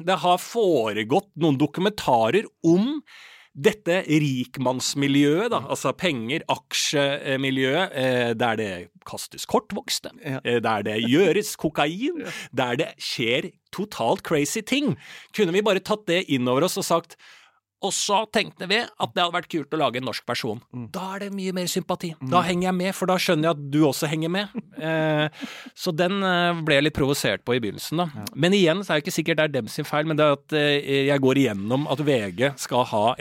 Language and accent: Norwegian; Østfold, Norway; født og oppvokst I Norge, slekt 100 år tilbake I tid, ja. Helt I nazi-tida I Rakstad.